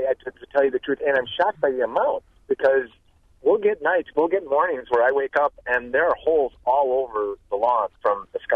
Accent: Milwaukee, Wisconsin, United States; And Larry, longtime listener, I grew up in Milwaukee, and you rock.

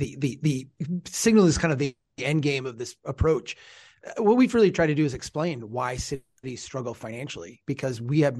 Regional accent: Brainerd, Minnesota, United States; I mean, I'm from Brainerd. Brainerd's a city of 14,000.

